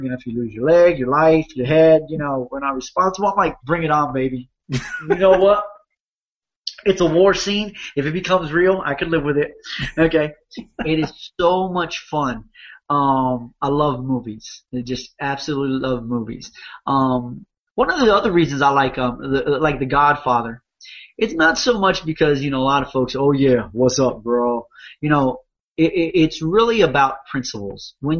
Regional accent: Miami, Florida, United States; I grew up in inner city Miami, and of course in Miami we get a lot of I grew up in Carroll City, so … all that from the neighborhood

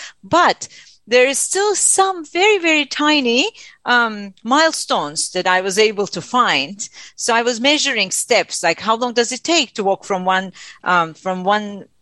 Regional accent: Turkey; But I am from Turkey and I write in Turkish.

